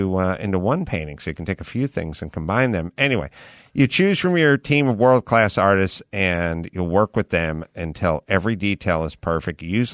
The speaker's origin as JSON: {"language": "English", "town": "North Hollywood", "region": "California", "country": "United States", "tie": "born or raised there", "said": "I grew up on Laurel Canyon in North Hollywood."}